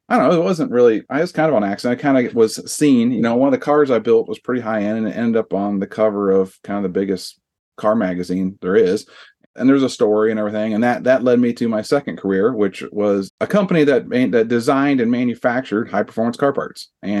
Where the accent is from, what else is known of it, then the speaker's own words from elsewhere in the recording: Iowa, United States; I grew up in Iowa.